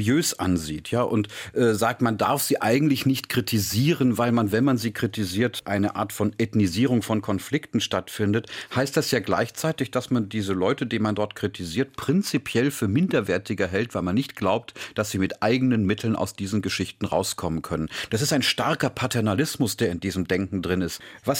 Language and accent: German; Munich, Bavaria, Germany; also in meiner Heimatstadt München.